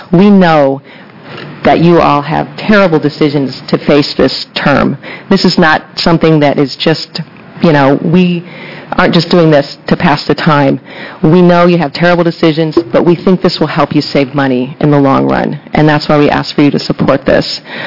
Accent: Portland, Oregon, United States; I'm from Portland.

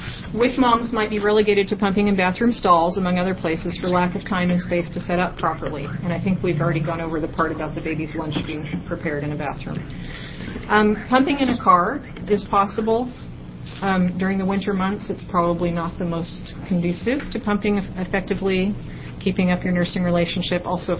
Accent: Mount Angel, Oregon, United States; I'm from Mount Angel.

